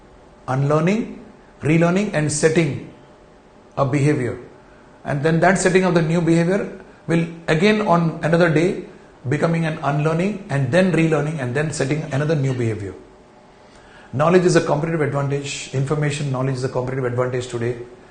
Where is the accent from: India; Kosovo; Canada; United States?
India; English is a second language; When I, as an Indian, is interacting with a Japanese